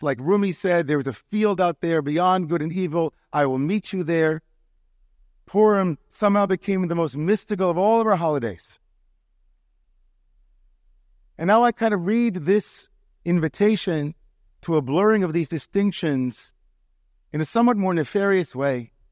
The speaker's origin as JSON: {"language": "English", "country": "United States", "said": "So the least I can do as an American Jew is to show up in Israel."}